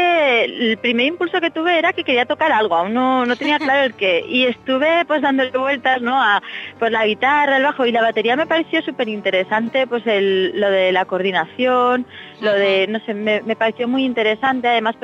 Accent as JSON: {"language": "Spanish", "town": "Zaragoza", "region": "Aragon", "country": "Spain", "said": "Yo soy de Zaragoza y allí eran muy baratas las clases de instrumento."}